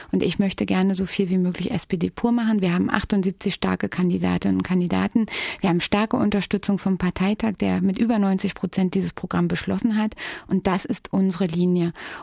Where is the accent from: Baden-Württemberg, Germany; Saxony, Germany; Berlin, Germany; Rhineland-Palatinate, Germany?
Berlin, Germany; kann ich es mir überhaupt noch leisten, in meiner Heimatstadt Berlin zu wohnen?